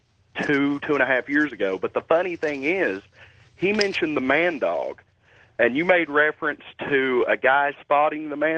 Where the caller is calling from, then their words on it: Dayton, Ohio, United States; I'm calling for Dayton, from Dayton, Ohio.